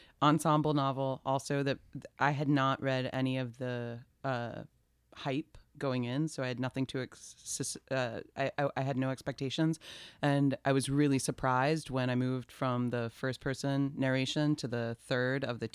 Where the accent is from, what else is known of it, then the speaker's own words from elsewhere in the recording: Atlanta, Georgia, United States; So I'm from Atlanta. I was born there, raised there.